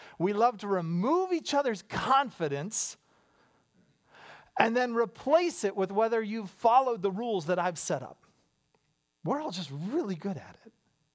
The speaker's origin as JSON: {"language": "English", "town": "Pittsburgh", "region": "Pennsylvania", "country": "United States", "tie": "born or raised there", "said": "I grew up in Pittsburgh. These were the Steelers."}